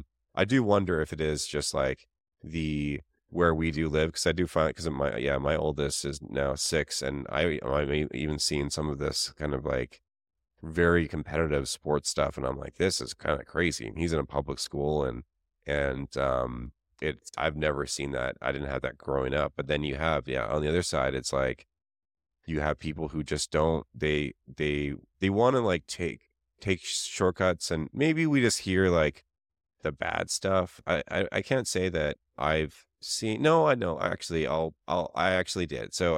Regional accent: Canada; So I grew up in Canada and it was not like that at all.

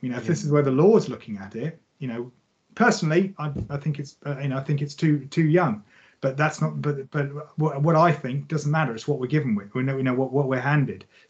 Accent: England, United Kingdom; But I'm English. I'm writing in England.

